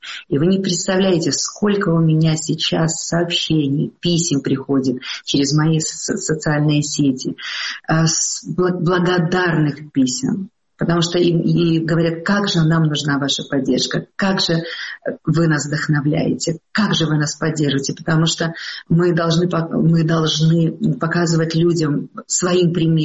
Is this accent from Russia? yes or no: no; Belarus; Мы же белорусы терпеливые люди